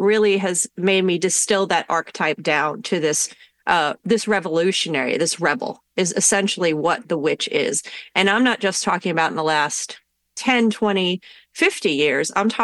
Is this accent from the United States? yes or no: yes; United States; I grew up outside of New York City looking at the skyline, and that for me was almost a deity.